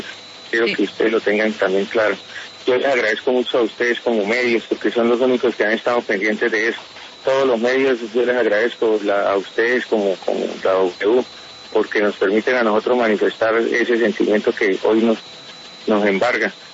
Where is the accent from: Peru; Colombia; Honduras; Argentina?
Colombia; como ciudadano colombiano